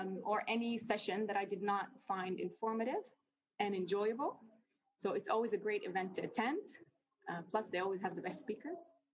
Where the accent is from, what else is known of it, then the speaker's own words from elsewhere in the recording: Acre, Northern District, Israel; as some of you already know, and I'm from Akka.